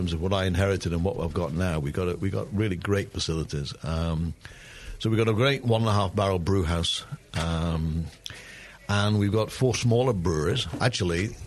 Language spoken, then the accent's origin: English; England, United Kingdom; But I'm English.